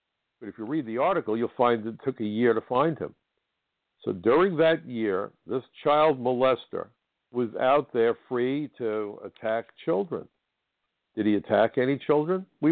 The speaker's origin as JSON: {"language": "English", "town": "New York City", "region": "New York", "country": "United States", "tie": "born or raised there", "said": "it was a complex of buildings in my hometown that were reduced to rubble, along with a couple of thousand innocent people."}